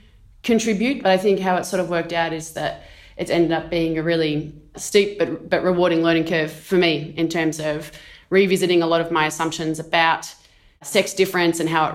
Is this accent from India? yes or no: no; Australia; I am an Australian Olympian, former 800 metre runner